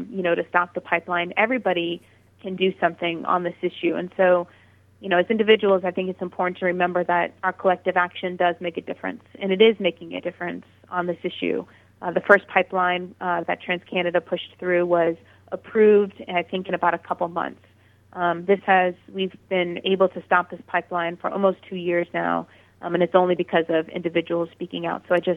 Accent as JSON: {"language": "English", "region": "Nebraska", "country": "United States", "said": "that is the message that we're carrying from Nebraska. And so we actually have about 15 Nebraskans coming in. They arrive on Sunday, and we will be doing the action together on Monday. And so it is just, it's an amazing opportunity for our state."}